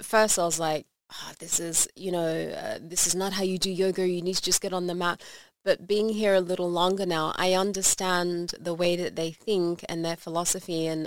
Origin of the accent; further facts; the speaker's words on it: Australia; now in Belgium; I'm on an island here being an Australian in Belgium